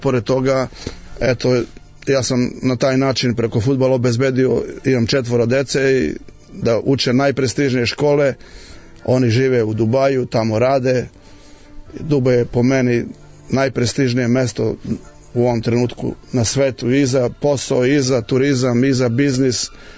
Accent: Serbia; I ja sam onda kao pravi Srbin reagovao

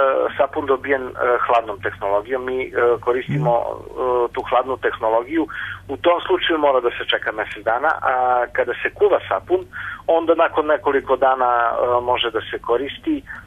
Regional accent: Zaječar, Southern and Eastern Serbia, Serbia; Evo, recimo, ja sam iz Zaječara.

